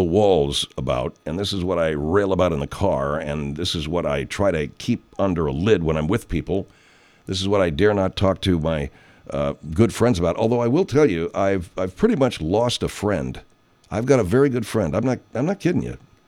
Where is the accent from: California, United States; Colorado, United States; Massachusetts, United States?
California, United States; Arcadia; You know, I grew up in Arcadia, California. And I grew up in Arcadia, California when it was a Republican town.